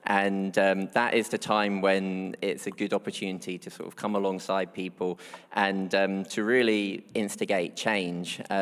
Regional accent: Rochester, South East England, United Kingdom; now in Scotland, United Kingdom; I come from just south of London in a place called Rochester in Kent, and that's where I was brought up. I was brought up in what I thought was an excellent church

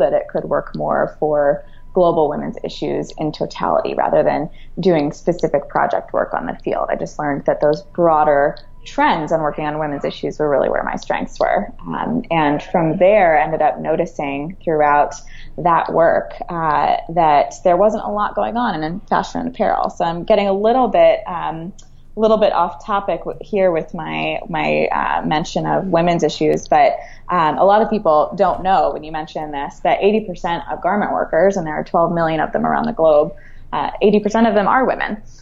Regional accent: Philadelphia, Pennsylvania, United States; I hail from Philadelphia.

